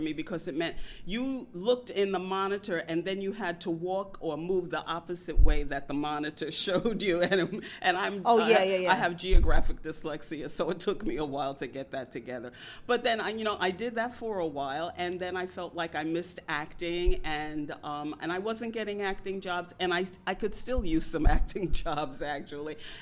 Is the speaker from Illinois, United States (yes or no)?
no; New York City, New York, United States; I am originally from Bed-Stuy, a Brooklyn gal. Bed-Stuy, do or die, mostly die.